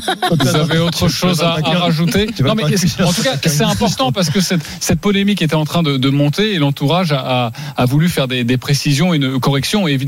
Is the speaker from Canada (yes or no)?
no; France; also born or lived in Senegal; Et parce que j'ai grandi en France, j'ai choisi la France.